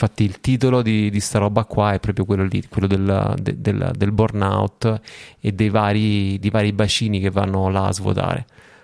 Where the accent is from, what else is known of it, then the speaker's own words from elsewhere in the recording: Rome, Lazio, Italy; ma io sono di Roma